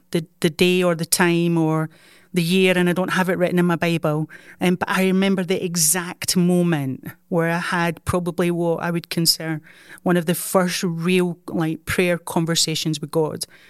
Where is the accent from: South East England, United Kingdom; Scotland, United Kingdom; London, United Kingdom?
Scotland, United Kingdom; first language English; I'm from Scotland. I mean, English is my first language, but you might need subtitles.